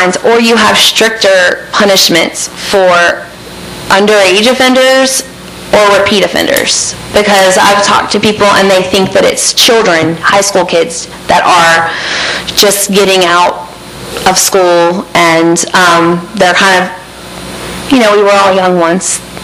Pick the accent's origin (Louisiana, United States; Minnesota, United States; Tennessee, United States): Louisiana, United States; Mandeville; I'm from Mandeville, so we have the Tammany Trace